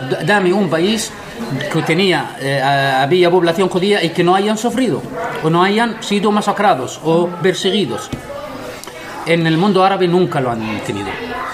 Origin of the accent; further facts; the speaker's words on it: Bethlehem, West Bank, Palestine; Yo soy de Belén y vivimos cristianos y musulmanes en Belén